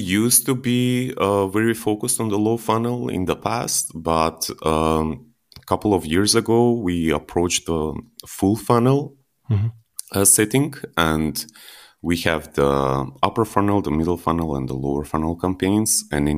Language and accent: English; North Macedonia; now in Germany; I'm coming from Macedonia … living in Germany for over 5 years.